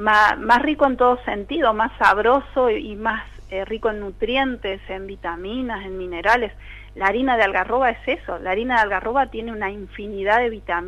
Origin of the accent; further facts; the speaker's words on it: Córdoba, Argentina; Nosotros, por ejemplo, somos de Córdoba, el pueblo Comechingón vive en una zona de monte nativo